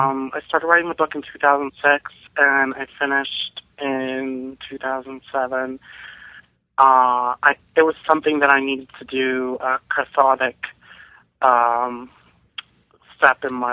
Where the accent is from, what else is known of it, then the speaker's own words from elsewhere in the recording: New Jersey, United States; now in Boston, United States; I was born and raised in New Jersey, but now I live in Boston.